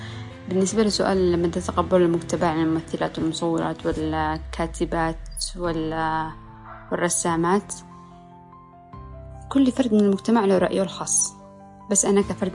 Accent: Yemen; فنحن كمجتمع يمني، إحنا مجتمع محافظ،

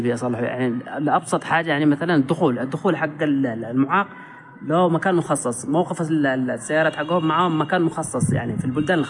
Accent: Yemen; ما فيش حاجة اسمها لذوي الإعاقة داخل الحدائق عندنا في اليمن

